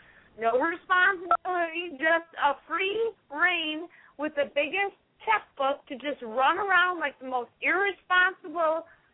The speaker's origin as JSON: {"language": "English", "town": "Minneapolis", "region": "Minnesota", "country": "United States", "said": "But see, I came from Minneapolis where no one would listen to me."}